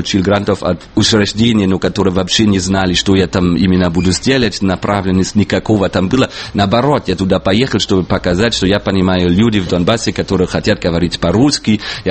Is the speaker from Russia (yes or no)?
no; Germany; Russian is a second language; если я как немец, поскольку у меня паспорт немецкого